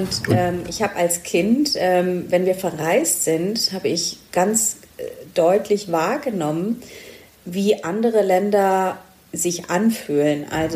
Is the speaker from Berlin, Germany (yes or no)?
no; Stuttgart, Baden-Württemberg, Germany; Ich kenne das übrigens aus Stuttgart, weil ich komme aus Stuttgart